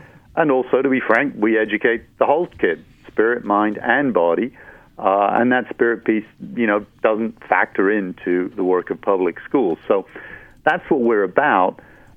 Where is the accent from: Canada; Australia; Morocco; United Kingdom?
United Kingdom; England; now in United States; I'm from England, by the way, where it's different, but now a citizen of the United States.